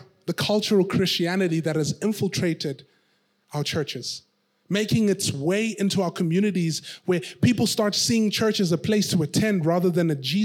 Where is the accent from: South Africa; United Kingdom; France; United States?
South Africa; as a South African, these are the questions I experience.